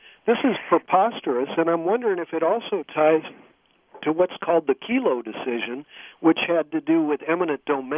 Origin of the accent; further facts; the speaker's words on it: St. Louis, Missouri, United States; I'm from St. Louis